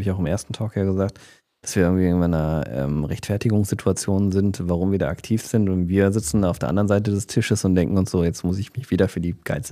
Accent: Düsseldorf, North Rhine-Westphalia, Germany; wir beide sind ja im Düsseldorfer Norden, beziehungsweise ein bisschen in der Stadtmitte aufgewachsen.

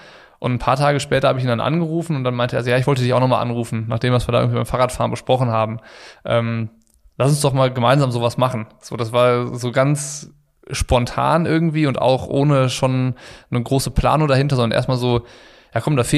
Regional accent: Ratingen, North Rhine-Westphalia, Germany; ich war aus Ratingen, er aus Düsseldorf

